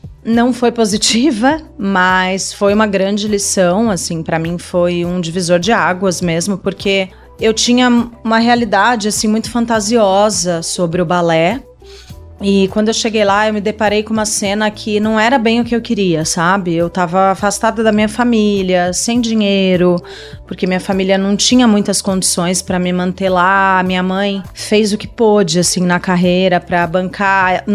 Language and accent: Portuguese; Mogi das Cruzes, São Paulo, Brazil; fica em Mogi das Cruzes, essa escola ainda existe, inclusive tem uma trajetória aí bem bonita até hoje.